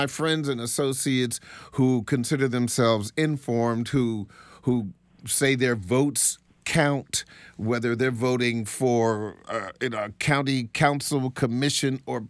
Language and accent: English; Washington, District of Columbia, United States; I will never forget what a guy in Huntsville told me when he found out that I was from Washington, D.C.